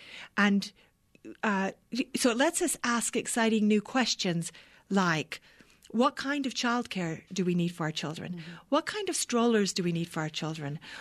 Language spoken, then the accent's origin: English; United States; I am absolutely American. In fact, my family lives here in Albuquerque, in the Albuquerque area.